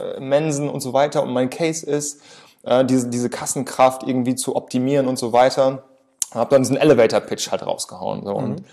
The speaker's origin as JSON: {"language": "German", "town": "Osnabrück", "region": "Lower Saxony", "country": "Germany", "tie": "born or raised there"}